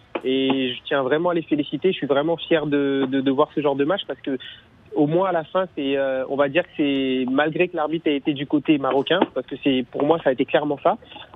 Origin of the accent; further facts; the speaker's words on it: Togo; je suis togolais avant tout